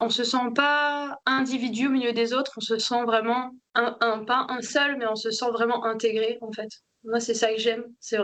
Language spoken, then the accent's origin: French; Fréjus, Provence-Alpes-Côte d'Azur, France; now in Mauritius; Et j'ai grandi à Fréjus, mais je me suis jamais sentie chez moi comme je me sens chez moi à Maurice, en fait.